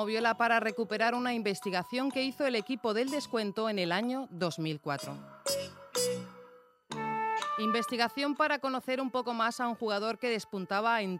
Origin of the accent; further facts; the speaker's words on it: Santa Cruz de Tenerife, Canary Islands, Spain; maravilloso sitio para visitar. Está en Santa Cruz de Tenerife y a mí me gusta mucho ese sitio.